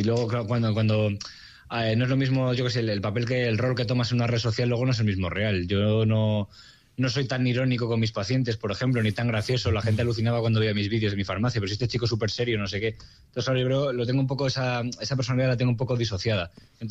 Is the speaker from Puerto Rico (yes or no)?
no; Salamanca, Castile and León, Spain; estoy en una ciudad, soy de Salamanca, es una ciudad pequeña, más o menos nos conocemos todos.